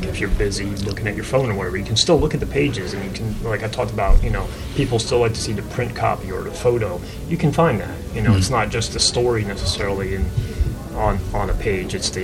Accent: New Jersey, United States; You, I grew up in New Jersey. That was still 3 hours from here.

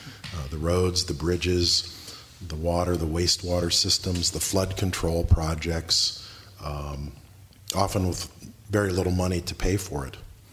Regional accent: Hollidaysburg, Pennsylvania, United States; Yes, I'm from Hollidaysburg.

